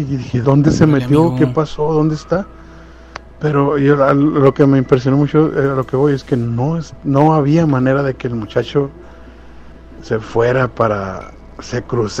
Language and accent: Spanish; Mexicali, Baja California, Mexico; now in Bakersfield, United States; Yo estoy aquí en Bakersfield, California. Soy de Mexicali, pero aquí ando, ya tengo varios añitos aquí. Yo creo que unos 7 años sí tengo acá por este lado.